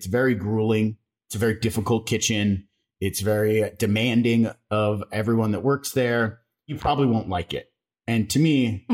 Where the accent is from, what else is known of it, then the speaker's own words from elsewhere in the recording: Las Vegas, Nevada, United States; I mean, little known fact about me, I grew up in Las Vegas.